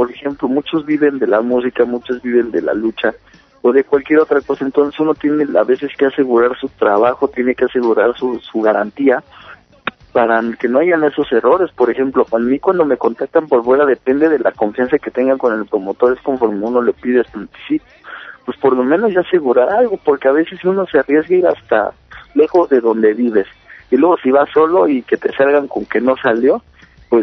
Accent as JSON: {"language": "Spanish", "country": "Mexico", "said": "el trabajo, pues, de uno como mexicano para hacer esa sesión de fotos"}